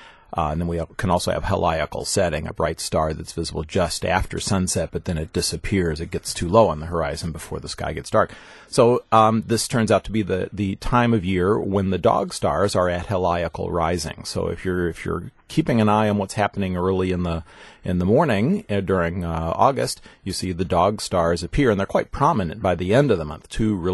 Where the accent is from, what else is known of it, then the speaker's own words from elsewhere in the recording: Kentucky, United States; I grew up in Kentucky, and you'd see them just laying around looking like they were going to die or something.